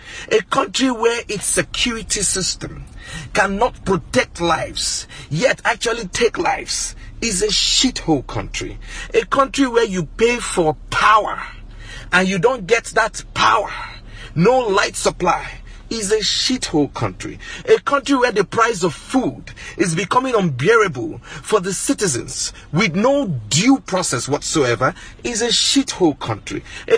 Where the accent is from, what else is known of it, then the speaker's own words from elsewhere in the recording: Nigeria; now in United States; I am a Nigerian living here in the United States.